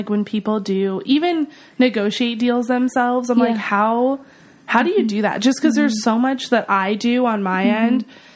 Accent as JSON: {"language": "English", "town": "San Francisco", "region": "California", "country": "United States", "lives_now": "Los Angeles, United States", "said": "So I'm from San Francisco, but now live in Los Angeles."}